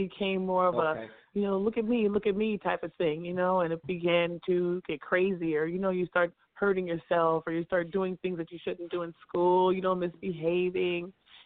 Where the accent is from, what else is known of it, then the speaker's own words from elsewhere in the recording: Los Angeles, California, United States; I'm from right here in L.A., West Side, Beach Town. Very extremely popular.